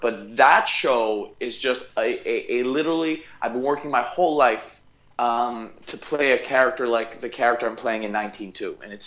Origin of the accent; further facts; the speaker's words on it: Montreal, Quebec, Canada; I get to live in Canada in my hometown, Montreal